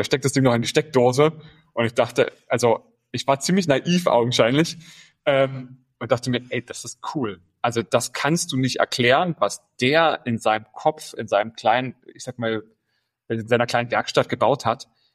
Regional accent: Potsdam, Brandenburg, Germany; born there; also born or lived in Berlin; Und ich bin in Potsdam sogar geboren, in Potsdam auch direkt zu starten.

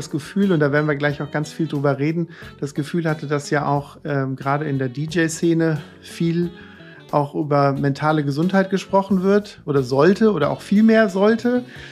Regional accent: Cologne, North Rhine-Westphalia, Germany; bei uns in Köln sagt man ja Bütchen

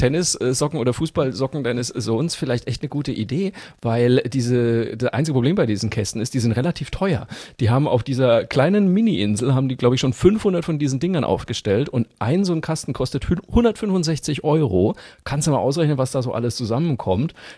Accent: Bavaria, Germany; ich bin ja Franke, bei uns ist das ja alles dasselbe.

